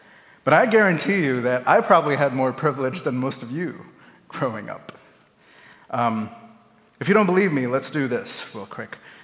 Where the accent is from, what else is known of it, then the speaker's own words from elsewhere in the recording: Mumbai, Maharashtra, India; now in United States; When I tell people that I was born and raised in Mumbai, India, they usually think my childhood looked like this.